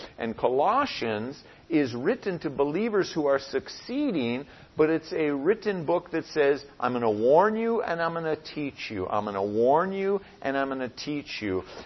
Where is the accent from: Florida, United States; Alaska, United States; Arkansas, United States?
Alaska, United States; Seward; now in Twin Cities, United States; We come from Seward, Alaska, 3,000 people, summer may be triple that or so. Zero stoplights in the city. So we come here and it's a hyperdrive.